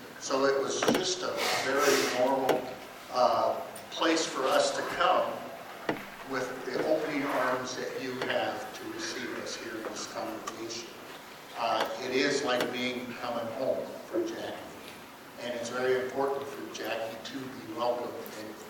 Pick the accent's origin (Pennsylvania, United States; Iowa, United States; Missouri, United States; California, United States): Iowa, United States; moved away; we come from Central Iowa, and things are a lot faster down there.